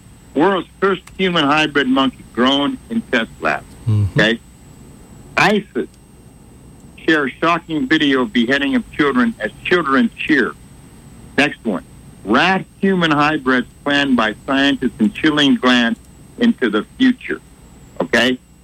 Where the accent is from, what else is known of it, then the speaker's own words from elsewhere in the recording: Idaho, United States; I grew up in Idaho, so we grew up in the West in the desert